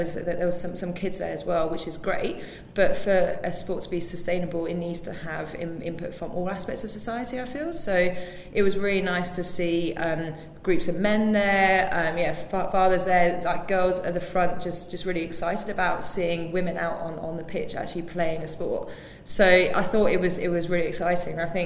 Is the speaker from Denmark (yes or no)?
no; England, United Kingdom; when I was growing up in England, it was very much these are boys' sports and these are girls' sports